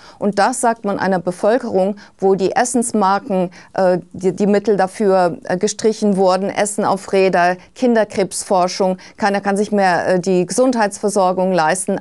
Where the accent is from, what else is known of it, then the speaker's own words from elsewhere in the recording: United States; German is a second language; Also ich bin Amerikanerin, ich lebe ausschließlich in den USA. Ich bin jetzt zu Besuch hier.